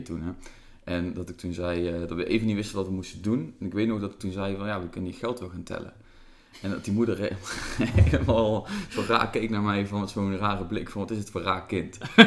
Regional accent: Drunen, North Brabant, Netherlands; also born or lived in Rotterdam; Ik woon dus in Utrecht. Ik kom oorspronkelijk ook uit het zuiden. Vlak bij jou vandaan, overigens. Mm-hmm. Uit Drunen. Ik ben geboren in Rotterdam.

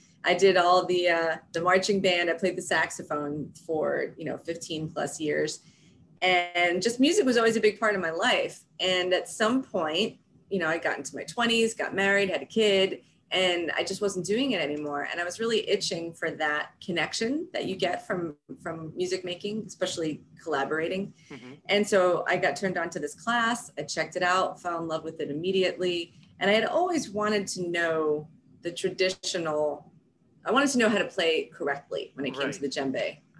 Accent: New York, United States; I'm from New York originally, and I could not have imagined.

